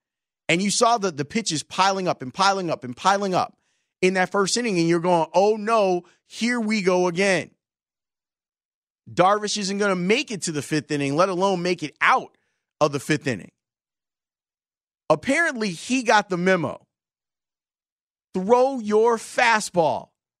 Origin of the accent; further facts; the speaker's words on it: New York, United States; accent: New York; And I'll try to hide my New York accent.